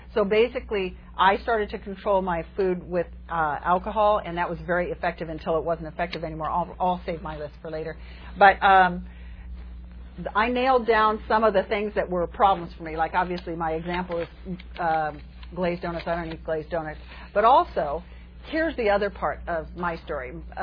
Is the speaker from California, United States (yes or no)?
yes; Manhattan Beach, California, United States; I can remember I grew up in Manhattan Beach and my mom and dad had charge accounts. This is so long ago in the 50s.